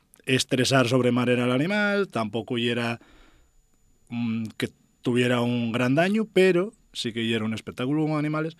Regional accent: Gijón, Asturias, Spain; Sí, yo soy de la Camocha, ¿cómo va a ser el Colungo?

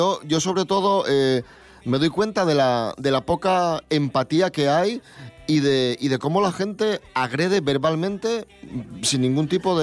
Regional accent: Asturias, Spain; Pero como asturiano también me gustaría que subiese

